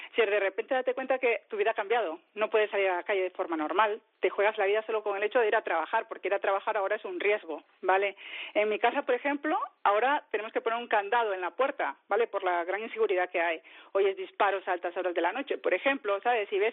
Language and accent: Spanish; Nicaragua; also born or lived in Spain; como española nicaragüense, estoy indignada, consternada ante la poca atención que estamos recibiendo actualmente y la poca cobertura que se está dando por parte de los medios de comunicación a la crisis que está viviendo mi país